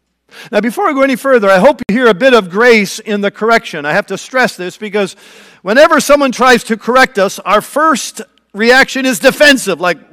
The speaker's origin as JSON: {"language": "English", "region": "Ontario", "country": "Canada", "lives_now": "United States", "said": "I have to go all the way to Canada, my home country of Canada, Eastern Ontario, if they'll let me across the border."}